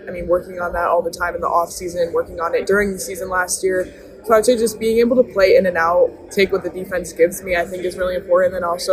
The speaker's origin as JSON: {"language": "English", "region": "Connecticut", "country": "United States", "said": "I mean, I'm from Connecticut, so New England"}